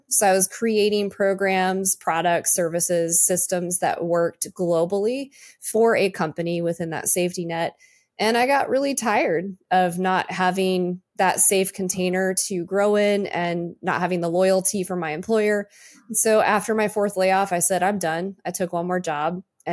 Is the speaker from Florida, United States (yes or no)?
no; Chicago, Illinois, United States; now in Raleigh, United States; I'm actually from Chicago, but I call North Carolina home. I've been here for a long time. My nephews live here, and so I moved back here to be near them.